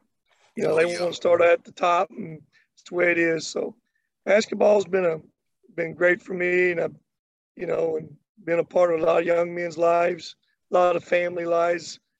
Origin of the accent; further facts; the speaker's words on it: Kentucky, United States; I grew up in Kentucky. I grew up just not in Kentucky, but out in the country.